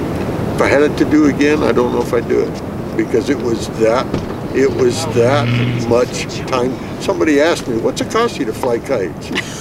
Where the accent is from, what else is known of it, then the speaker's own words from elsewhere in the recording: Auburn, Washington, United States; And you know, we're from Auburn, so we had to drive down to the beach, down to Ocean Shores.